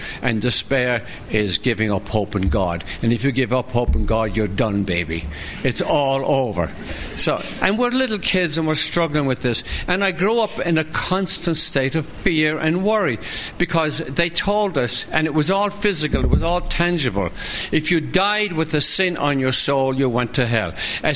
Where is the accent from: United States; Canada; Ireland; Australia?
Ireland; But I'm growing up in Ireland, and they're brainwashing us